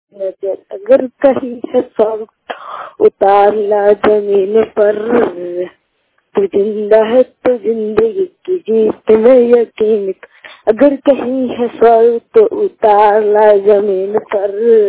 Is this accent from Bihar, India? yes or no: yes; Mathnamal, Bihar, India; मैं वैशाली जिला के मथनामाल गांव के निवासी हूँ।